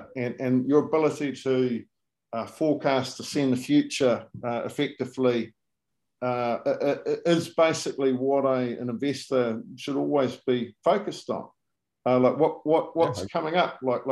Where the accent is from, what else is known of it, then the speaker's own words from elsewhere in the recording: New Zealand; I'm a New Zealander originally, and they've had a 25% increase on average through the whole country.